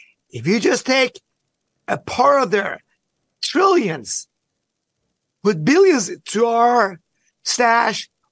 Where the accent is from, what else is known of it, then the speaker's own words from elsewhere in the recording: Iran; now in United States; I come from Iran, Stu.